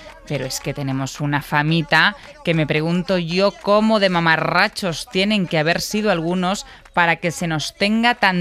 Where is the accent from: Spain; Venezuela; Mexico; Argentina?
Spain; Madrid, Community of Madrid; Como madrileña me veo con la autoridad moral para afirmar que Madrid es uno de los lugares más hostiles para pasar el verano.